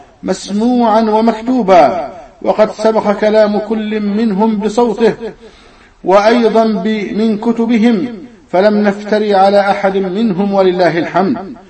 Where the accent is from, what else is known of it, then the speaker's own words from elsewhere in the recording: Egypt; من مجيئه من بلده ليبيا إلى بلدنا مصر